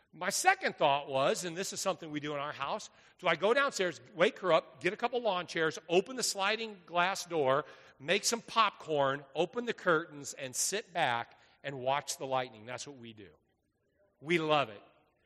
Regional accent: California, United States; I love orange trees. I grew up in California.

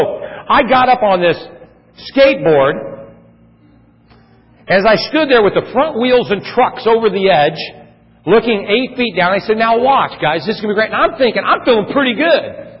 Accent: California, United States; growing up in California, I had a skateboard as a kid.

